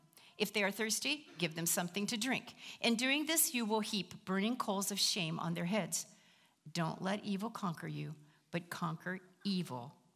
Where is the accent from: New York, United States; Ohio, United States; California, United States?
Ohio, United States; Well, I'm from Southern Ohio in the western section. We didn't say you all that much, but occasionally.